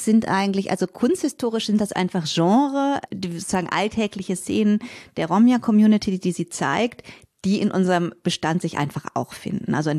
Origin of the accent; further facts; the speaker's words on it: Cologne, North Rhine-Westphalia, Germany; ich bin in Köln, im Umkreis Köln aufgewachsen